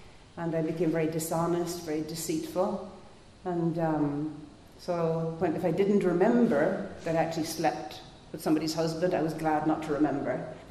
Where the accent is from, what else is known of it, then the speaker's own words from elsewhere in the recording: Ireland; So as I said, I come from Ireland, drinking, it's just part of the culture.